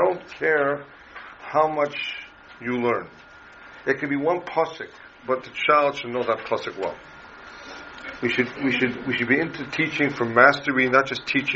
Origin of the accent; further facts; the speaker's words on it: Canada; And I come from Canada, so poutine, if you know what that is, right?